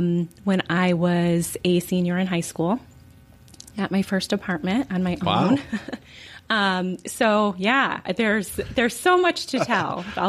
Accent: Calumet City, Illinois, United States; also born or lived in Hammond; So I was born in Hammond to two teenage parents. And so my parents were teenagers and very, very young. Grew up in Calumet City

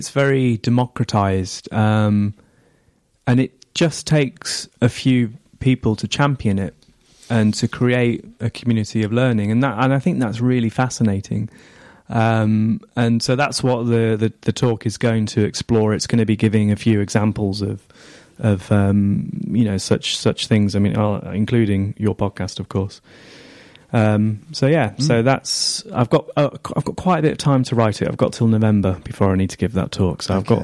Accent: England, United Kingdom; accent: northern; I don't think my accent is that strong anymore, but every now and again, somebody who's not really used to a northern accent will pick up on it like you have.

